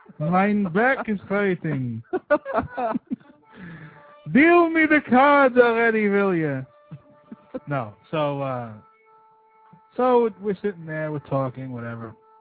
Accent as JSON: {"language": "English", "country": "United States", "said": "Well, I'm American."}